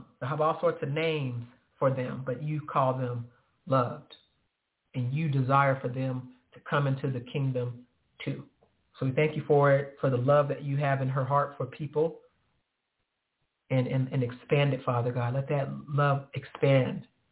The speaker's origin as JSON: {"language": "English", "region": "California", "country": "United States", "moved": "yes", "lives_now": "Texas, United States", "said": "It's like when I moved out here to Texas. I'm from California. California, Texas, these are polar opposites, especially back in 2005 when I moved out here."}